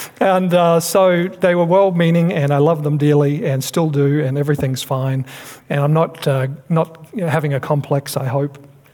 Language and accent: English; Australia; she was from Australia, I'm from Australia, so we had a good laugh at this